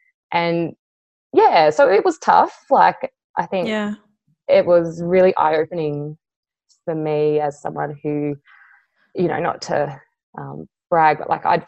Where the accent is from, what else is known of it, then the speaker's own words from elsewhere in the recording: Sydney, New South Wales, Australia; now in Darwin, Australia; growing up in Sydney, often Sydney's kind of seen as like the pinnacle of Australia